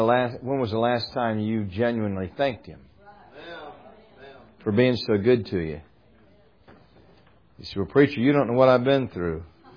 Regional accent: Akron, Ohio, United States; I grew up in Akron, Ohio, on the Goodyear blimp stationed up there.

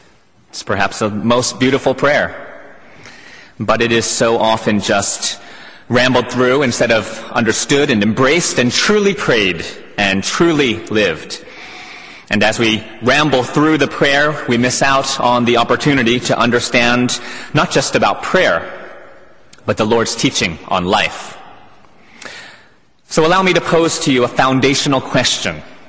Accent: Philadelphia, Pennsylvania, United States; As a kid growing up in Philadelphia

